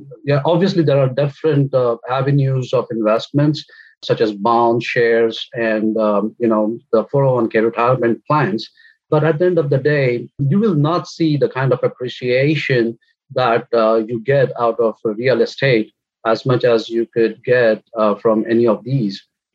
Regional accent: India; now in United States; I come from India and I was born and raised in a middle-class family.

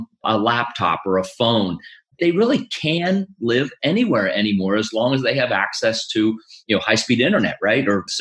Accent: Pittsburgh, Pennsylvania, United States; So I grew up in the United States in the Northeast near Pittsburgh, Pennsylvania.

